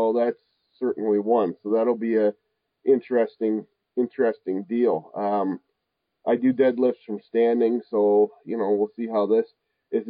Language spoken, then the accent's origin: English; Canada; Anyway, especially if I'm from Canada too, eh?